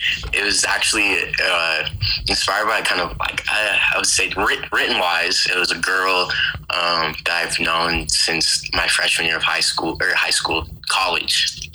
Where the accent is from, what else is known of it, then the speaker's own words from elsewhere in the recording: Salt Lake City, Utah, United States; also born or lived in Las Vegas, Nevada; I'm a Salt Lake City. I'm from Utah. I'm born here, predominantly raised here. I was back and forth from, Las Vegas, Nevada, but mostly here, you know?